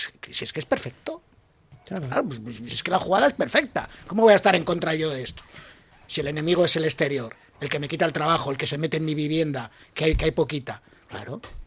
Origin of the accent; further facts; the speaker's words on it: Mondragón, Basque Country, Spain; yo soy de Mondragón, yo soy de Arrasate, yo soy del barrio de San Andrés. Barrio San Andrés es la tercera provincia extremeña, Cáceres, Badajoz y San Andrés, se ha dicho históricamente.